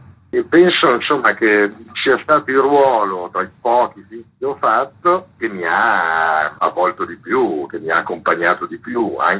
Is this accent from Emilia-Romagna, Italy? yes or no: yes; Parma, Emilia-Romagna, Italy; io sono di Parma, abbiamo coinvolto tante persone di Parma.